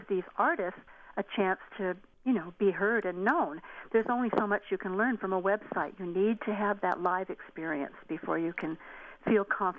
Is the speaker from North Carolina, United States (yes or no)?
no; Fullerton, California, United States; now in Hemet, United States; And so when I was growing up in Fullerton, I got to hear artists like … Earl Wilde without having to drive to L.A.